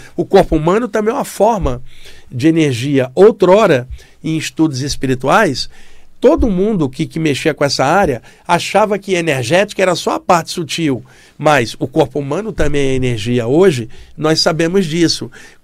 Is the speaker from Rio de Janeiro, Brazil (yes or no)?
yes; Rio de Janeiro, Brazil; Como eu cresci na Baixada Fluminense, tinham pessoas de todas as áreas, muitos imigrantes do Nordeste estavam ali, inclusive minha mãe, que era baiana, bem morena, meu pai, branco, filho de portugueses